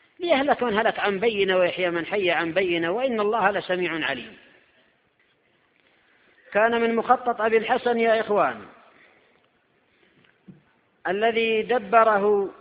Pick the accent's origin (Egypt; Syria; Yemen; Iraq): Yemen